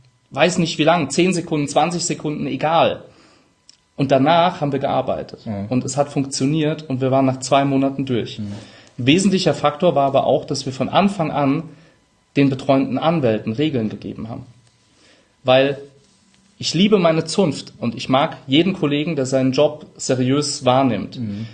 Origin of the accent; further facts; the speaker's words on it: Rhineland-Palatinate, Germany; accent: Palatinate; ich bin Pfälzer, manchmal SCH statt CH.